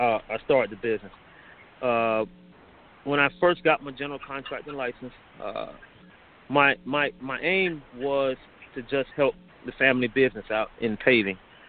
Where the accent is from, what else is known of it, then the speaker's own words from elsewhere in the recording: Riviera Beach, Florida, United States; Personally, I grew up in Federal Gardens on 13th Street, born and raised here in Riviera Beach.